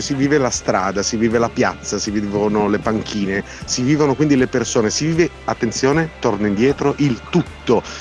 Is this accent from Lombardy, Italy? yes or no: no; Turin, Piedmont, Italy; Io, essendo torinese d'origine, vedo un po' di torinesità.